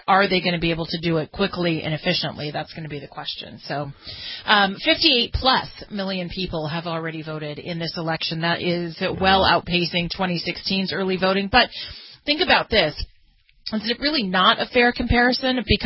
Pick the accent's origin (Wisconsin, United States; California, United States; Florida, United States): California, United States; In California, you can go to the poll. It's my home state.